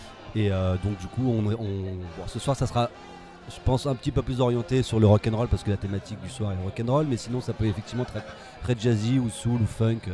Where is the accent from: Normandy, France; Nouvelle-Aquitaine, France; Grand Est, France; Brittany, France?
Brittany, France; ça fait une vingtaine d'années que je fais du scratch, mais je suis breton.